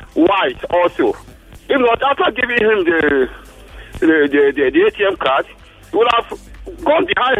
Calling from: Akowonjo, Lagos, Nigeria; I'm calling from Akowonjo, Lagos.

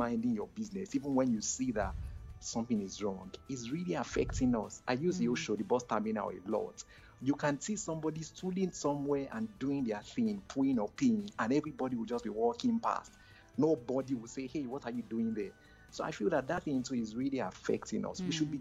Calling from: Okota, Lagos, Nigeria; I'm calling from Okota in Lagos.

